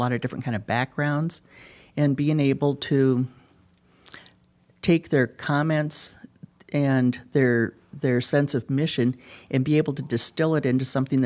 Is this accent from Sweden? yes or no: no; South Dakota, United States; First of all, I grew up in Jones County, and being a West River Democrat, going back to the old days